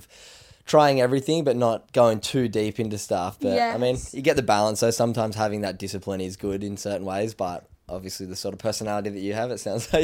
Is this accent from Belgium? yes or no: no; New South Wales, Australia; I grew up on the Northern Beaches too, just around the corner from where Till lives.